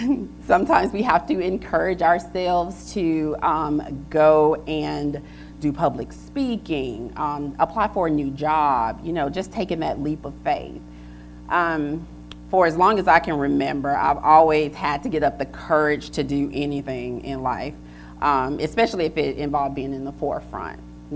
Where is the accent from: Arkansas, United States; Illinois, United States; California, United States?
Arkansas, United States; Little Cotton Plant; I know I'm from Little Cotton Plant, Arkansas. Yeah, that's where I'm from, I'm serious. And not everyone sounds like me.